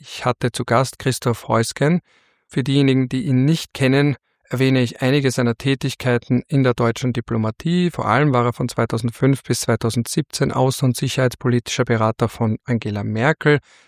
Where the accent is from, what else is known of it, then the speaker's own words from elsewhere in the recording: Austria; als Österreicher